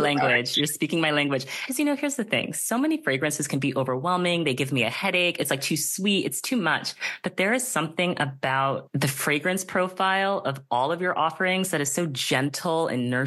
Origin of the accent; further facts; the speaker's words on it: New York City, New York, United States; now in Los Angeles, United States; And as a New Yorker who now lives in Los Angeles, I've been here for one full year.